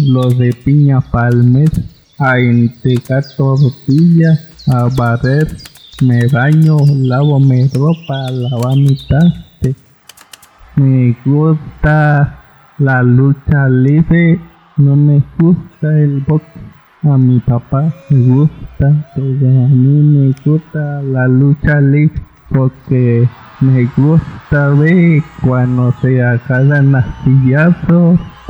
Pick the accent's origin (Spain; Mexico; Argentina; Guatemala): Mexico; Pluma Hidalgo, Oaxaca; Soy de Pluma Hidalgo, Oaxaca.